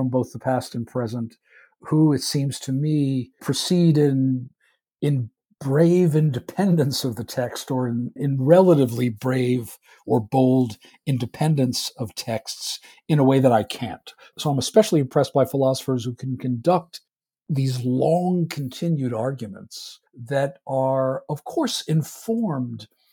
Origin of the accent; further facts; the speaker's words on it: New York, United States; I'm from New York, so 1970 is a very long time ago.